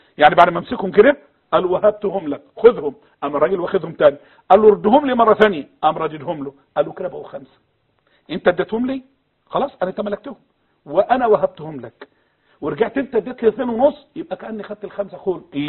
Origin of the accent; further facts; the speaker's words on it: Upper Egypt, Egypt; شفت كان عندنا في الصعيد زمان